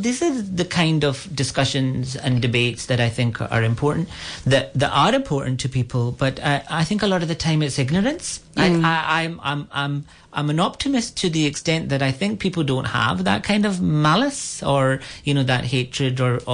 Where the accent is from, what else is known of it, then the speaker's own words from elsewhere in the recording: Glasgow, Scotland, United Kingdom; now in Ireland; I really wanted to say I'm actually from Glasgow